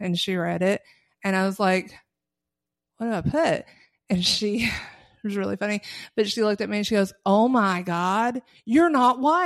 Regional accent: Kentucky, United States; So we grew up in Harlan County, southeastern Kentucky

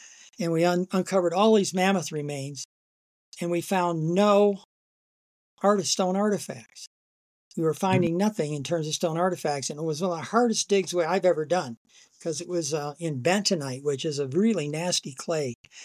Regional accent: Michigan, United States; moved away; I grew up in Michigan. Wanted to be a herpetologist. That was my sort of goal in life once I got old enough to have a goal. And our family moved to Arizona in the mid-60s.

